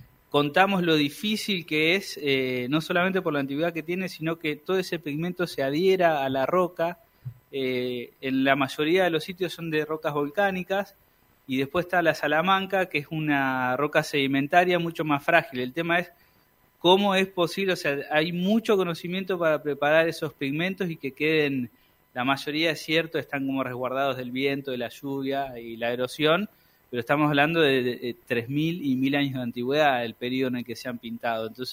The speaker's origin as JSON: {"language": "Spanish", "town": "General Pico", "region": "La Pampa", "country": "Argentina", "said": "Yo soy de Pico, sí."}